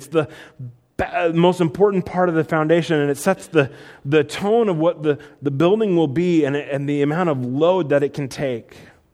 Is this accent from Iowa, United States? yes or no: yes; Sioux Center, Iowa, United States; I grew up in Iowa, Sioux Center, obviously, and they own a house, I think it was built in the 1850s.